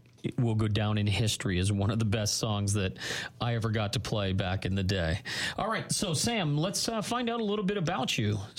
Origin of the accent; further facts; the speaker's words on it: Ajax, Ontario, Canada; Yeah, right in Ajax, my hometown.